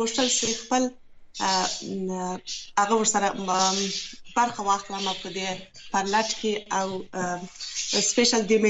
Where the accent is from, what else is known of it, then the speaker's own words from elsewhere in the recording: Kabul, Afghanistan; born there; زه په کابل کې زیږیدلی یم.